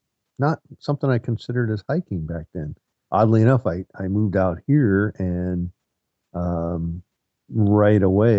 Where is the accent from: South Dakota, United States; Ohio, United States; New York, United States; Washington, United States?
South Dakota, United States; moved away as an adult; now in Marysville, United States; I originally grew up in South Dakota, moved out here to come to work for the Boeing company. And that was back in 1988. I currently live in Marysville right now.